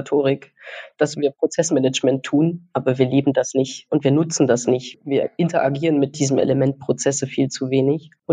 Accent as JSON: {"language": "German", "region": "Saxony", "country": "Germany", "said": "ich komme ursprünglich aus Sachsen und lebe jetzt nördlich von München."}